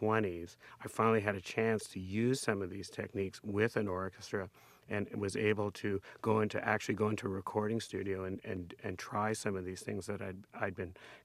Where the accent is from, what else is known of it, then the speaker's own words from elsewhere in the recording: Toronto, Ontario, Canada; When I was growing up in Toronto, I was interested in a lot of these techniques.